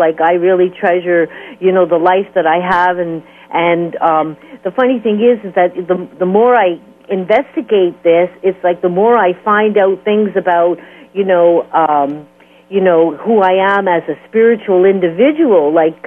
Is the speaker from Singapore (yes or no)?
no; Canada; And I'm Canadian